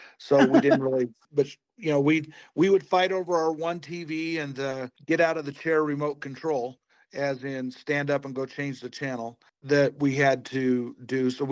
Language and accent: English; Rocky Mountain region, United States; I grew up in the Rocky Mountain time zone. So by the time we got home from school, the soap operas were over and we could watch the other shows.